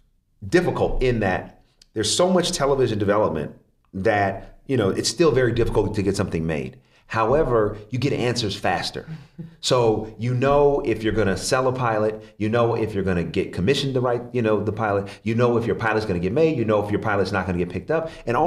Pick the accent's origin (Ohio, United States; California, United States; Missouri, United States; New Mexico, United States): California, United States; Oakland; I'm from Oakland, California